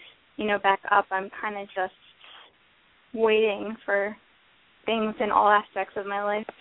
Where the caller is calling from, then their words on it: New Jersey, United States; from New Jersey.